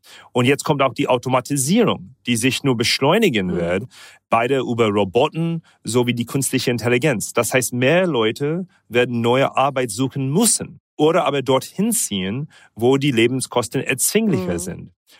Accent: United Arab Emirates; German is a second language; also born or lived in India / United States / Germany; now in Singapore; in Indien geboren, in den Vereinigten Arabischen Emiraten sowie die USA und teilweise auch sogar Deutschland aufgewachsen, wohne zurzeit in Singapur

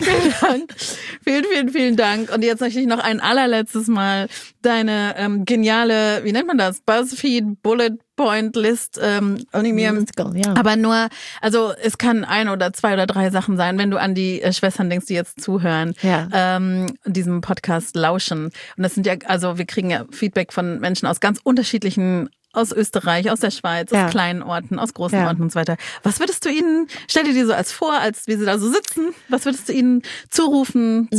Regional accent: Leipzig, Saxony, Germany; Ich bin aus Leipzig.

